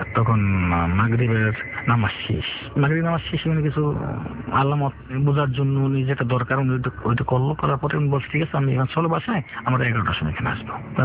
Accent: Bangladesh; আমরা বাংলাদেশি ছিলাম, কোম্পানিটা বাঙালি।

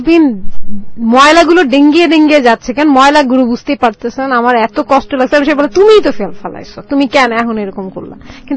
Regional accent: Barishal, Barishal Division, Bangladesh; ওই সময় আমার মা বরিশালে গিয়েছিলেন, তারপর আমার দেশের বাড়ি বরিশাল।

